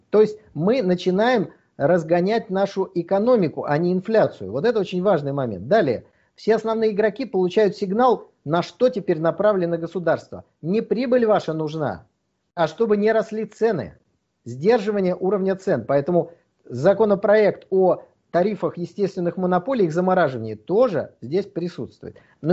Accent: Saint Petersburg, Russia; слетать из Москвы в Петербург, тогдашний Ленинград, да, мой родной город

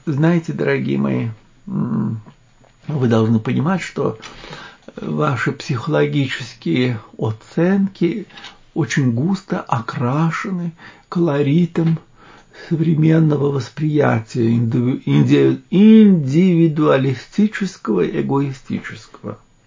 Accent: Moscow, Russia; Мы, москвичи, не можем при всем желании похвалиться.

